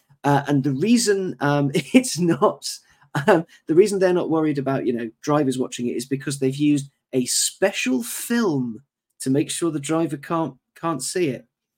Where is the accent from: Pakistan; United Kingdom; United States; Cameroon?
United Kingdom; I think it's just me and Hazel being British curmudgeons